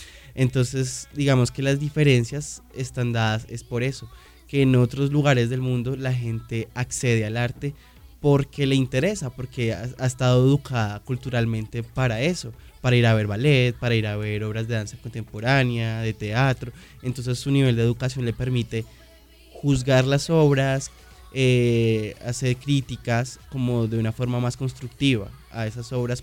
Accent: Colombia; nosotros como colombianos

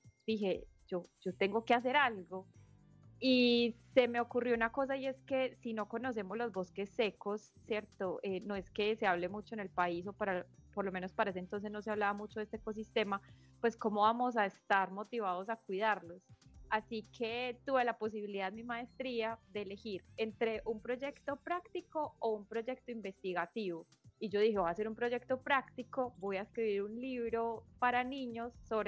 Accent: Medellín, Antioquia, Colombia; a pesar de que yo soy de Medellín y acá muy cerca está Santa Fe de Antioquia, que es territorio de bosque seco

